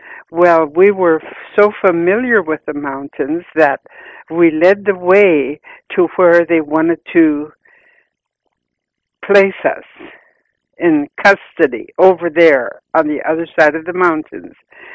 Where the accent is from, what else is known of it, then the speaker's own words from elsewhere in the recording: Washington, United States; I come from the Lummi Nation.